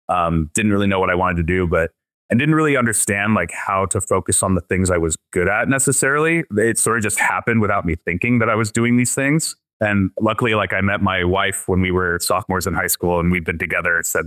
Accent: Portland, Oregon, United States; I grew up in Portland, Oregon.

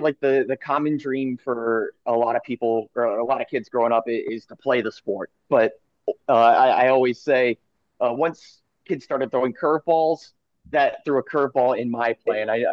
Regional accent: Maryland, United States; now in Florida, United States; the Orioles are my hometown team. So Orioles was the team I grew up with.

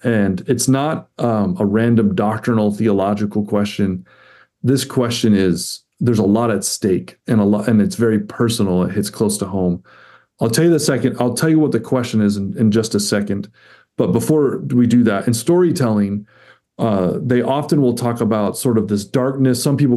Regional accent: Massachusetts, United States; I grew up in Massachusetts.

